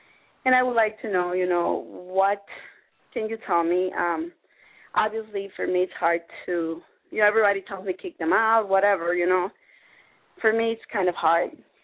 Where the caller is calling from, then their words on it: Illinois, United States; I'm calling from Illinois.